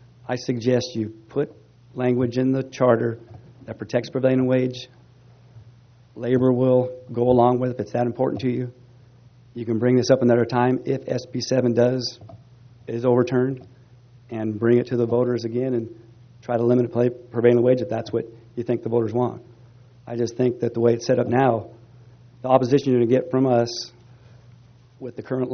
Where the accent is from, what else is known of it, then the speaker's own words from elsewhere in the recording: Santa Margarita, California, United States; from Santa Margarita.